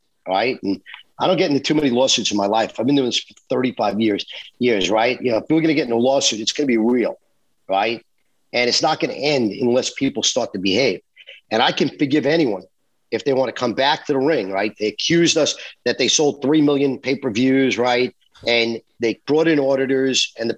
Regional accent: New York, United States; I'm from New York, right?

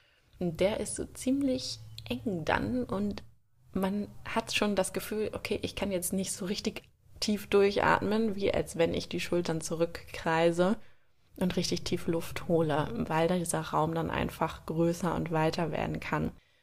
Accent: Germany; Da sind wir wieder bei dem Als Deutscher ist man einfach auf alles vorbereitet. Also wirklich gegen alles gewappnet, was einem passieren kann. Das war ich natürlich auch. Da schließe ich mich gerne mit ein.

